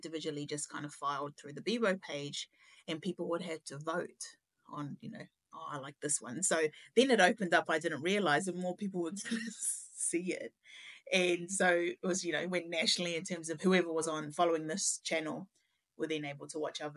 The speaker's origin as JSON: {"language": "English", "town": "Tokomaru", "region": "Gisborne", "country": "New Zealand", "said": "from Tokomaru."}